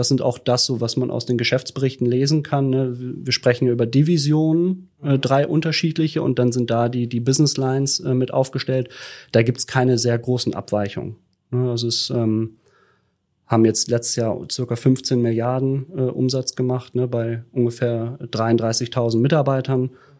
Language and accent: German; Lower Saxony, Germany; now in Hamburg, Germany; ich komme wirklich aus Südniedersachsen, kleines Dorf, ne, bin dann irgendwann nach Hamburg gezogen.